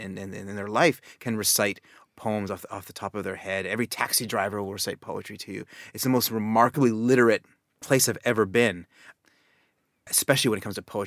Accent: Calgary, Alberta, Canada; My city in Canada, Calgary, is really, you know, it's a smallish city where we were a little more than a million now, and we were much less when I was growing up.

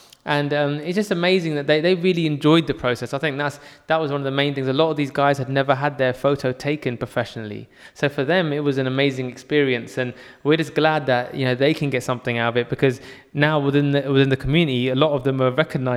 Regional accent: United Kingdom; we were looking to do a personal project that reflected our heritage as Indian Sikhs and also kind of showed our upbringing as a young British guy.

